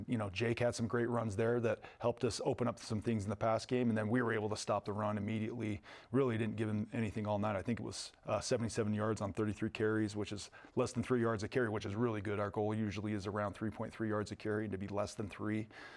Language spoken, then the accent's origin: English; Evanston, Wyoming, United States; the rest of us born and raised in Evanston, Wyoming. And there's really no other background other than that, just kind of a random place how we ended up there.